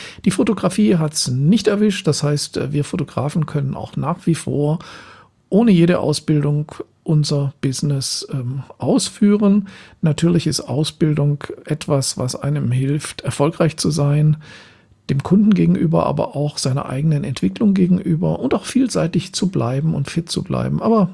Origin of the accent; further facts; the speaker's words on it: Southern Germany, Germany; now in Berlin, Germany; nach einer Zeit von 2 Jahren hier in Berlin, wo ich hauptsächlich von Aufträgen aus dem Süden Deutschlands, wo ich herkomme, gelebt habe